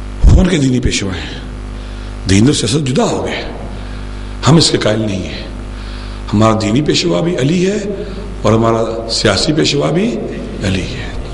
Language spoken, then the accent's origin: Urdu; Pakistan; میں نے بتلایا میں پاکستانی ہوں، پاکستان میں میرا ایک مدرسہ ہے